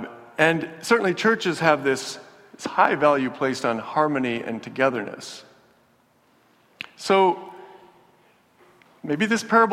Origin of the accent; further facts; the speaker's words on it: Midwest, United States; Growing up in the Midwest, as I did, one of our core values was niceness.